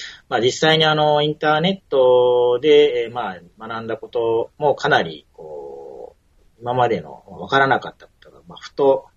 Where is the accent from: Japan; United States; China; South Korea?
Japan; Kyushu; 九州の出身ですので、やはり、まあ、そういう意味では、日本人の中でも少しこうアドバンテージのある、まあ、ところに住んでいたのかなということを今、思っています。